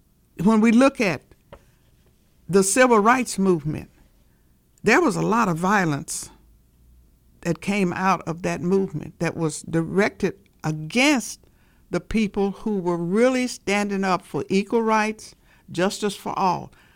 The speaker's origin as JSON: {"language": "English", "region": "Oklahoma", "country": "United States", "tie": "born there", "said": "Now, I'm almost 80 years old, and I was born in Oklahoma."}